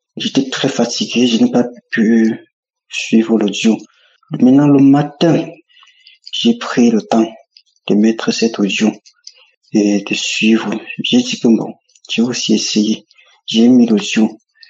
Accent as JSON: {"language": "French", "country": "Cameroon", "said": "Je suis un Camerounais, je vis au Cameroun."}